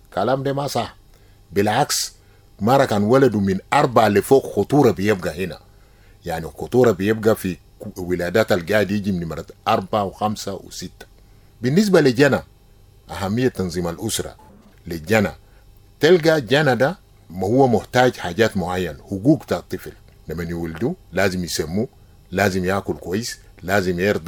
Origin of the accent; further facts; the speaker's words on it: South Sudan; مثلا عندنا في الجنوب مجتمع بتاع النيل، مجتمع بتاع بحر غزال، مجتمع بتاع استوائية، يهو بيعمل دولة جنوب السودان.